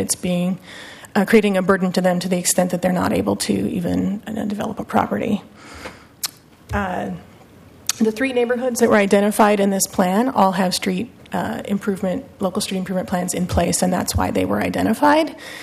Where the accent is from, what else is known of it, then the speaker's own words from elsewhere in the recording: Portland, Oregon, United States; I'm from Cully.